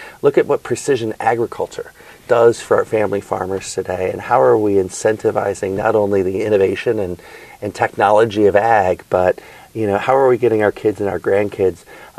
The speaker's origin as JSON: {"language": "English", "region": "Illinois", "country": "United States", "tie": "born or raised there", "said": "I got to do that in my hometown in the neighboring TV market from Rockford, Illinois to Moline, Illinois"}